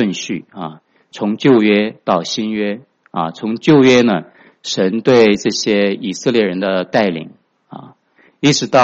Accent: China; now in United States; 我是从大陆过来00年2000年哈、我们过来到美国，然后是07年我们是在湾区，在南湾啊 Mountview 的一家教会，我们受洗归给主。

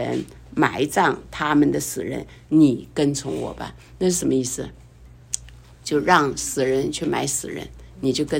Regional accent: Jiangxi, China; 用我们江西话讲说，神是你的命啊

